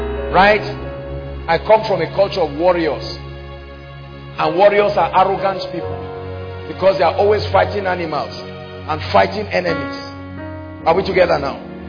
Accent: Akwa Ibom, Nigeria; I'm from Akwa Ibom. He's from Lagos. Lagos and Akwa Ibom is clashing.

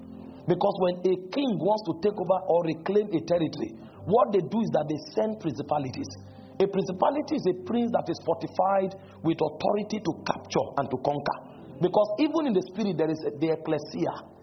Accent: Benue, Nigeria; English is a second language; I'm speaking English as my official language. I don't have any business speaking English language. I'm an Idoma man, for God's sake. I should be speaking a language that is consistent with my nativity.

